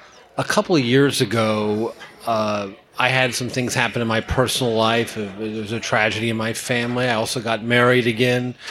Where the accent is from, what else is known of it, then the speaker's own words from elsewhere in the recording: the South, United States; I may not be like him in any other way, except I'm vaguely from the South.